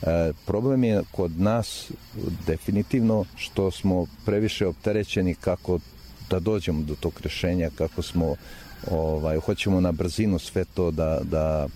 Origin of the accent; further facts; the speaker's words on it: Herzegovina, Bosnia & Herzegovina; To kod nas u Hercegovini naši seljaci zovu, kaže: imam blaga toliko i toliko